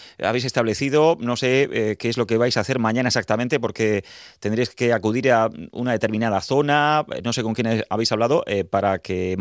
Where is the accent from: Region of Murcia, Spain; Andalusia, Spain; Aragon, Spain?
Region of Murcia, Spain; Balsicas; born there; yo nací en Balsicas y los Alcázares es la playa de los balsiqueños. Y todos íbamos allí a bañarnos y a Lonarejos.